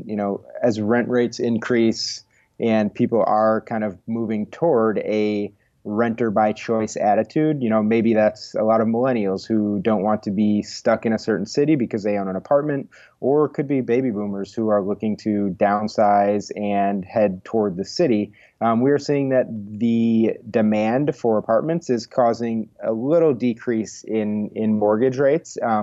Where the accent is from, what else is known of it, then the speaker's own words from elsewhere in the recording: Milwaukee, Wisconsin, United States; moved away as an adult; I grew up in Milwaukee and lived there for first 18 years of my life.